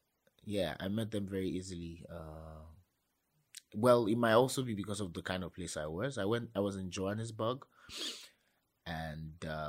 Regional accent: Nigeria; because, of course, I'm from Nigeria. I live here. I've been here most of my life.

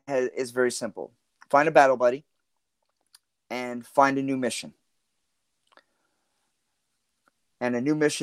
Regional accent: Canada; You know, as a Canadian, in this country, it is, it's not the best country in the world, but it's the best country to me.

